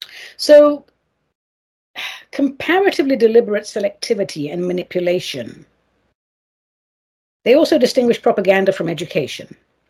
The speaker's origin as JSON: {"language": "English", "country": "United States", "said": "I am an American and very proud to be so"}